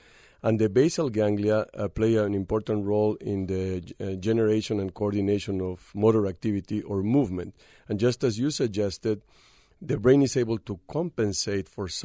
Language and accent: English; Peru; English is a second language; moved away as an adult; when I was a young medical student back in my home country, Peru, in South America